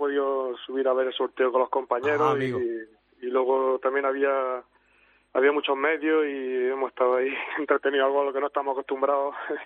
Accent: Orcera, Andalusia, Spain; En mi pueblo, que es Orcera, que somos 1000 y poco habitantes, tengo muchos amigos que son del Atleti

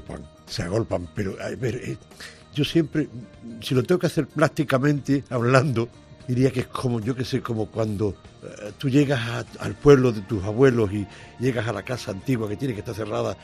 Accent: Jaén, Andalusia, Spain; lo que sucedía en mi tierra, en Andalucía, sobre todo en Jaén

